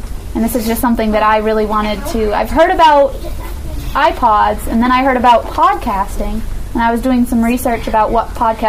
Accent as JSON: {"language": "English", "region": "Maine", "country": "United States", "said": "But we're from kind of near Bangor, if you've ever been to Bangor."}